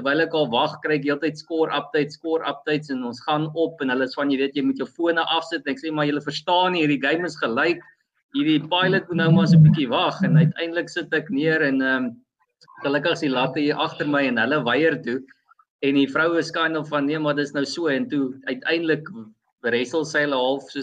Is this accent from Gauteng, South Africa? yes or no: no; George, Western Cape, South Africa; Ek is in die middel van George, ek is van George, nie van Blanco George.